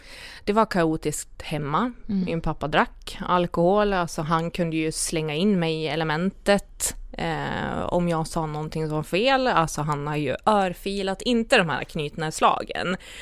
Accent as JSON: {"language": "Swedish", "region": "Dalarna County", "country": "Sweden", "said": "Jag kom ju från Dalarna, jag lyftade till Uppsala, jag lyftade till Hultsfred, jag lyftade till Stockholm, alltså jag var överallt."}